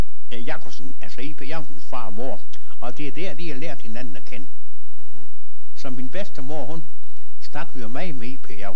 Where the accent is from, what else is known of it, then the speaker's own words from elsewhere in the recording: Thisted, North Denmark Region, Denmark; also born or lived in Copenhagen; Ja, jeg er født i København 1915 på Rigshospitalet. Men jeg var der kun der i 3 uger. Så blev jeg sendt til Thisted med parketbåden Limfjorden. Ja. Og kom det mine bedsteforældre.